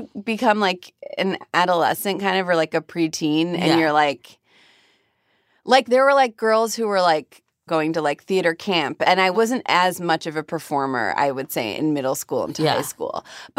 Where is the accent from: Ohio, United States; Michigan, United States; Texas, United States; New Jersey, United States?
Ohio, United States; Cleveland; So I grew up in Cleveland.